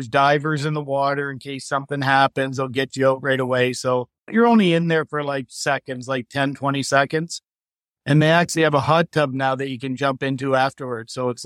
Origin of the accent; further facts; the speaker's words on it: Halifax, Nova Scotia, Canada; I grew up on Halifax Harbor, and I can remember as a young boy seeing submarines and aircraft carriers.